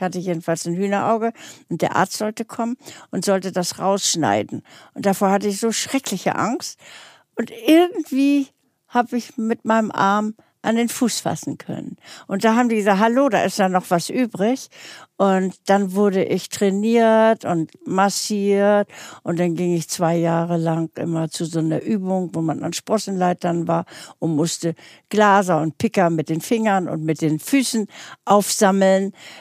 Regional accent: Lübeck, Schleswig-Holstein, Germany; bin ich sehr, sehr viel an der Wakenitz aufgewachsen im Lübecker Yachtclub.

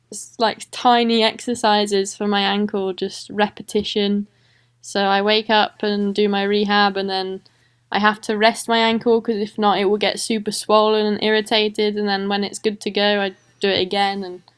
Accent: United Kingdom; I'm British, so it seemed like the right move.

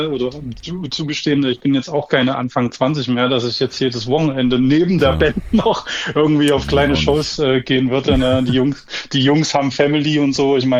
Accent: Thuringia, Germany; Nee, ich komme tatsächlich auch aus Thüringen hier, ja, also nicht weit

